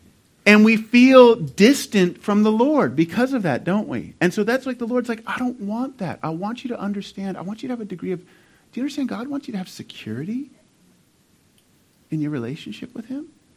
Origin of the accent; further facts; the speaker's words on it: California, United States; I grew up in the South Bay, south of San Francisco, an area that's known as Silicon Valley.